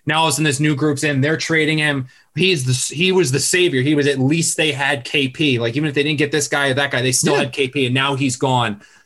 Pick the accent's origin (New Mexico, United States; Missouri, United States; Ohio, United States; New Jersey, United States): New Jersey, United States; my family's from New York, which is where like the Knicks fandom comes from. But I grew up in South Jersey, which is Eagles country, which is Sixers country, Flyers country, Phillies country.